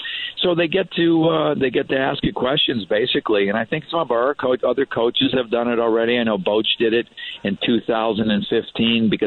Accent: Colchester, Connecticut, United States; I had a person reach out from Colchester, Connecticut, my hometown, and just said, hey, wanted to say hello

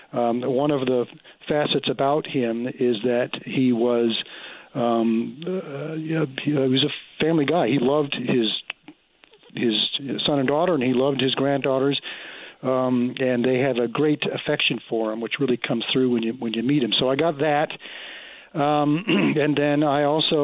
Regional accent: Santa Clara, California, United States; I grew up in Santa Clara, and my mom and dad were both Oakland Oaks fans when they were kids growing up in Oakland.

